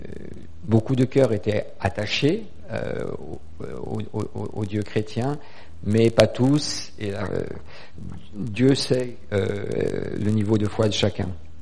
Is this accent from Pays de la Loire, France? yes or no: no; Guer, Brittany, France; born there; Je suis né en 1962 à Guer, en Bretagne, donc à mi-chemin entre Rennes et Vannes, dans une région, et puis à une époque où le catholicisme avait une forte présence religieuse et sociale.